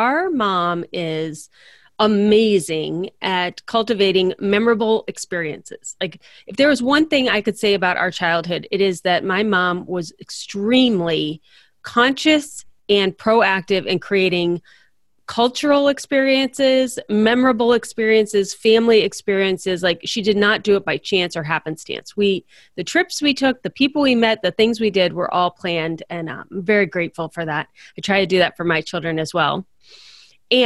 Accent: Midwest, United States; being children of multi-generational entrepreneurs on both sides, growing up in the Midwest.

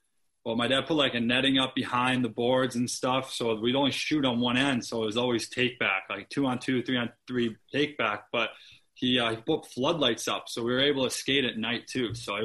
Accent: Syracuse, New York, United States; Yep, born and raised. Played hockey there till I was 15, and then, yeah.

